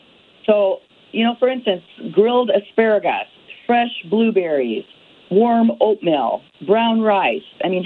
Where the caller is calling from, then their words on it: Des Moines, Iowa, United States; And I'm calling today from Des Moines, Iowa. I got to spend some time with my family here in Iowa for the 4th.